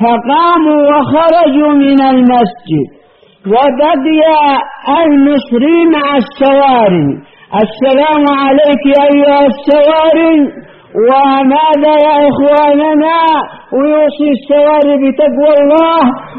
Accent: Yemen; وهذه أعظم ضربة للحزبيين عندنا في اليمن.

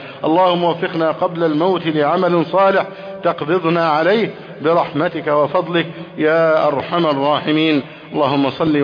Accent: Egypt; اللهم احفظ بلدنا مصر أمنا أمانا

